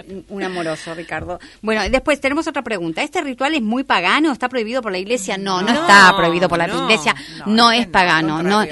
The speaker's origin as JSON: {"language": "Spanish", "region": "Aguascalientes", "country": "Mexico", "moved": "yes", "lives_now": "Buenos Aires, Argentina", "said": "Yo soy de Aguas Calientes, pero vivo en Buenos Aires hace 30 años."}